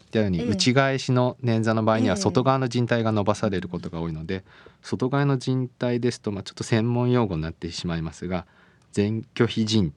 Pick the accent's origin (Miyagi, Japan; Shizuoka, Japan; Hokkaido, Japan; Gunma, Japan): Shizuoka, Japan; Hamamatsu; 浜松なので、ええ、あの静岡来た時はちょっとグラスって何ですかって聞いちゃいましたけど